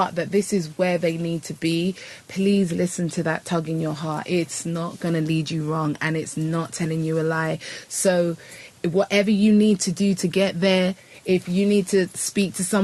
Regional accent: United Kingdom; accent: British; You're going to have to listen to my British accent all night long.

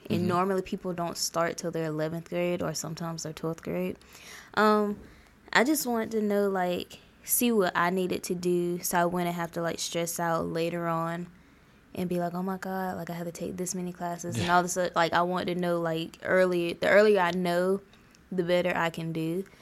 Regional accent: Valdosta, Georgia, United States; Yeah, so I'm from Valdosta, Georgia, which is like 3.5 hours away from Kennesaw. It's literally down south. I'm 17.

